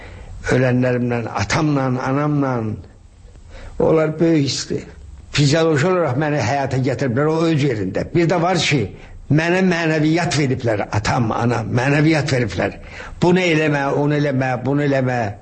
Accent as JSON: {"language": "Azerbaijani", "region": "Shaki", "country": "Azerbaijan", "tie": "born or raised there"}